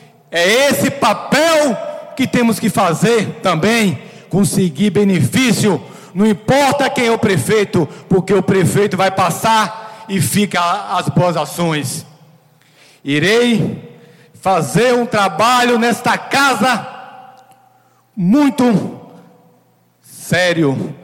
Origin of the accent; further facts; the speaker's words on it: Baixa Grande, Bahia, Brazil; Eu quero fazer o melhor para a minha terra, eu quero defender os baixagrandenses